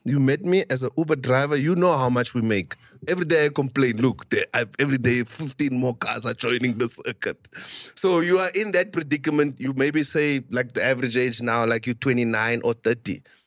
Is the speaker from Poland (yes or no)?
no; Eastern Cape, South Africa; growing up in the Eastern Cape, I grew up like in Breitbach, so like it was like like very segregated, mm-hmm, as the Eastern Cape still is.